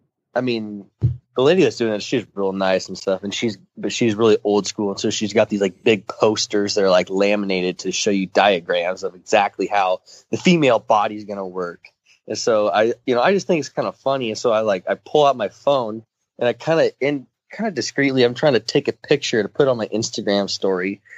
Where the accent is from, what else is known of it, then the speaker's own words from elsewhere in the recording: Brownsville, Oregon, United States; I grew up in Brownsville, Oregon, large town of 1,500 people.